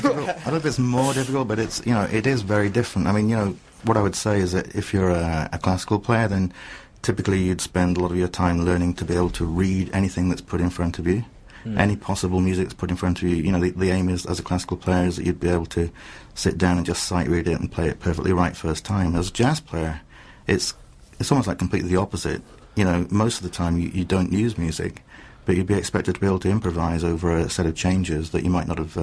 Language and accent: English; York, Yorkshire and the Humber, United Kingdom; I was just lucky because I grew up in Yorkshire, in York